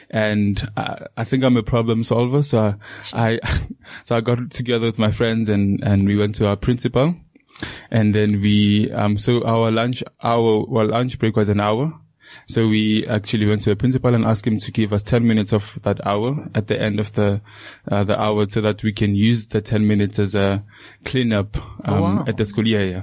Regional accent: Leandra, Mpumalanga, South Africa; So growing up in Leandra was not the worst, but it wasn't great. Our house was built next to a soccer stadium.

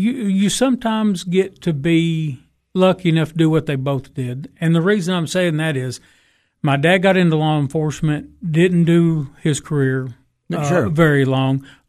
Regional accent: United States; I was born here in Putnam County. Been here all my life.

